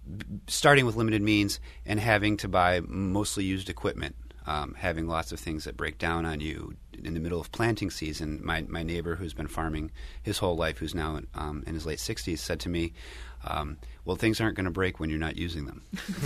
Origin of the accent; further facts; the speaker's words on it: Rochester, New York, United States; it was kind of a thing growing up in Rochester and having a place in the Finger Lakes in the summertime to go to.